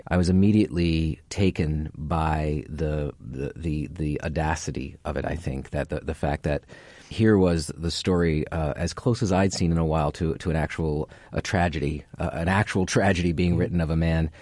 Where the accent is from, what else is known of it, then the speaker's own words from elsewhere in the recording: Canada; I'm a Canadian.